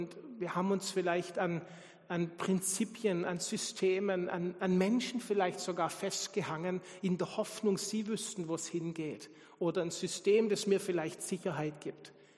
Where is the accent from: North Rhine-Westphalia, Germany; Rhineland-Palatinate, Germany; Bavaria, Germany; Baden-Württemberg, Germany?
Baden-Württemberg, Germany; Man kann mit viel geizen als Schwabe, ne? Aber nicht mit Witzen.